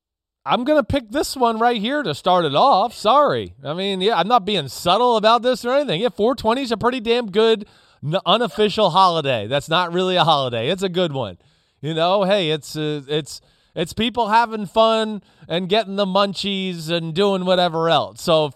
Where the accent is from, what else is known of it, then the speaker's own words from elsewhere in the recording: New Jersey, United States; You know, up here where I grew up in New Jersey, like they played that loud siren at like 6 o'clock in the morning.